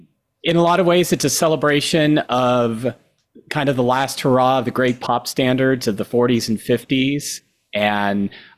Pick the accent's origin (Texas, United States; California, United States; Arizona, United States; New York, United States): California, United States; Los Gatos; now in San Jose, United States; I grew up in Los Gatos, and my family is all pretty much still there. I'm in San Jose now.